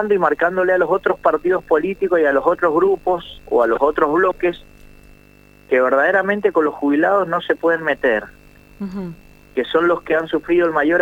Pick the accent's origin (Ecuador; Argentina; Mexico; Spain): Argentina; no somos Chile, somos Argentina.